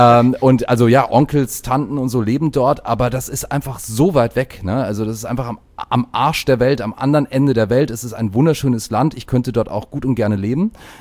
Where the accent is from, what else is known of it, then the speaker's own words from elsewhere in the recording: Australia; born there; German is a second language; Es ist bei mir ein bisschen so, dass ich ja gebürtiger Australier bin.